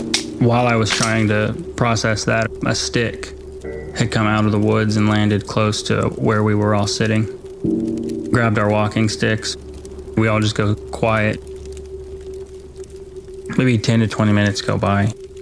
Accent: West Virginia, United States; I grew up on the Ohio River in West Virginia.

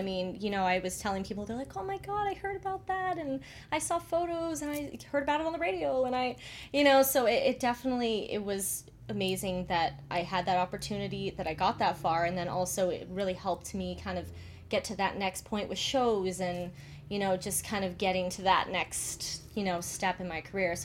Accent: Harvard, Massachusetts, United States; Harvard, Mass.

